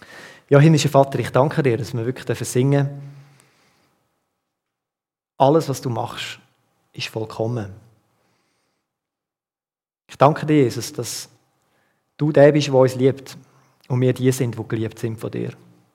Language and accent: German; Wohlen, Aargau, Switzerland; ich komme ursprünglich aus Wohlen, Kanton Aargau.